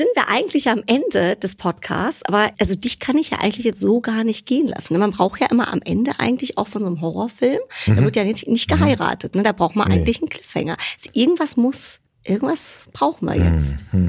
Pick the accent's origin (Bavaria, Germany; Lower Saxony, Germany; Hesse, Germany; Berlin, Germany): Hesse, Germany; Frankfurt; Und ich bin ja Frankfurter Mädchen